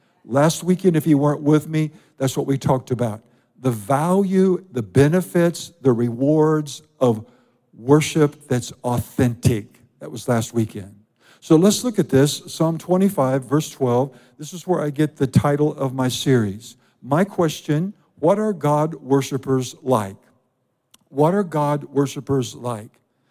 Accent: Iowa, United States; I'm 17 years old. I grew up in Iowa. I'm working at the Hy-Vee food store.

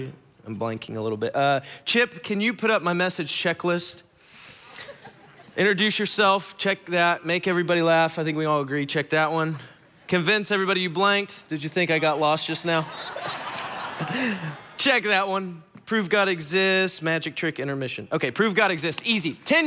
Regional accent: Ohio, United States; So I grew up in Ohio, which is not close to here. Very cold, very corny.

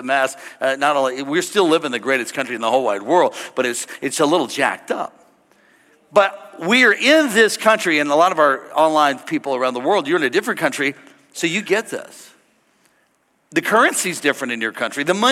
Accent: St. Louis, Missouri, United States; I grew up in South St. Louis. Florida doesn't know about this, but we lived in a real rough part of town, and we never worried about getting abducted.

